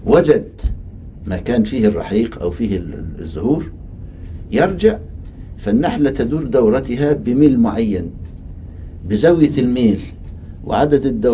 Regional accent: Egypt; عندنا في مصر

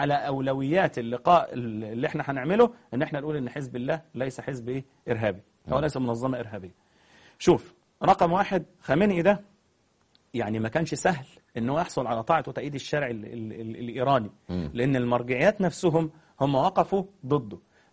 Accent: Egypt; ده لها اسم عندنا في مصر كده معروف.

